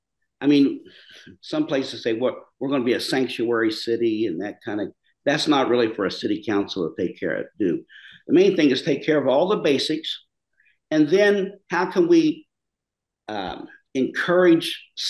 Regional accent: Grafton, United States; moved away as an adult; I was born and raised in Grafton, born in 1955. So you can count on your fingers there. I graduated in 73, left Grafton

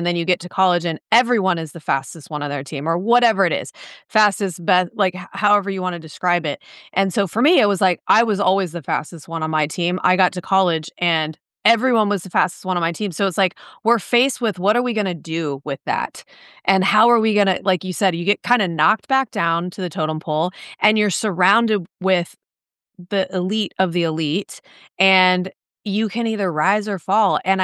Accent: California, United States; Growing up in Southern California, we're huge USC fans

